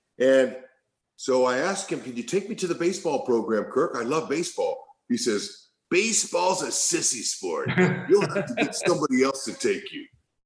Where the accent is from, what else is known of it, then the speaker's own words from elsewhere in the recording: California, United States; I'm from California, young kid, I didn't know anything.